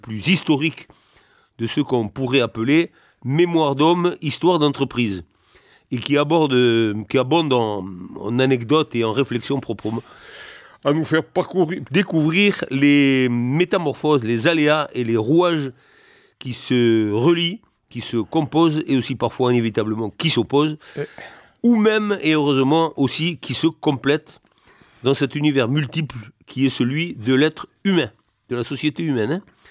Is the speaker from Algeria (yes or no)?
yes; Oran, Oran Province, Algeria; Je suis né à Oran, qui, comme chacun le sait, est un grand port de l'Algérie, côté un peu ouest plutôt. Et dès mon enfance, j'allais pas mal, c'est-à-dire très souvent, traîner sur le port.